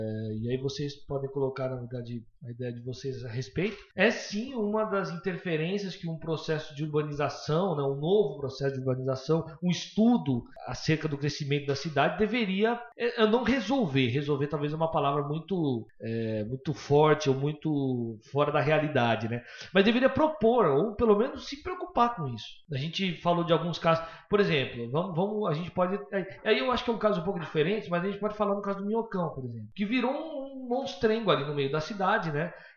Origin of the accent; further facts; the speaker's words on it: São Paulo, Brazil; para nós que somos paulistanos, né, que vivemos aqui na grande cidade